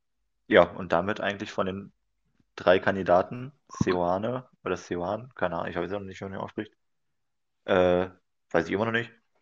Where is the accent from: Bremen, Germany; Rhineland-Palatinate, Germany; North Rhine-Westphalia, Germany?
Bremen, Germany; Ich bin ja sowieso großer Fan als Bremer, ist ja klar.